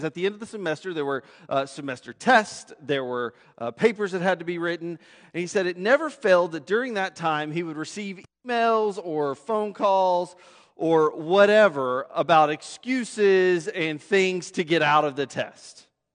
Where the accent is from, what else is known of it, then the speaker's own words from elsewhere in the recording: San Angelo, Texas, United States; I mean, I think about how I was raised in San Angelo in West Texas with a certain way of seeing the world